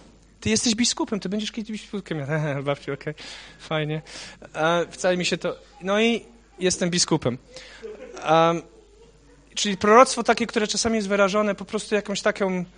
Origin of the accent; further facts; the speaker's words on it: Łódź, Łódź Voivodeship, Poland; born there; Urodziłem się zimą w Łodzi.